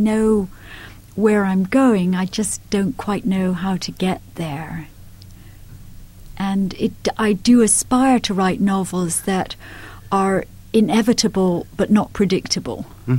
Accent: Scotland, United Kingdom; I think that growing up in Scotland as I did and going to a strict Scottish Sunday school

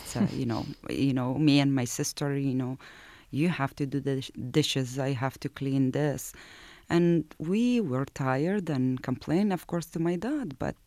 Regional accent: Syria; English is a second language; I come from Syria

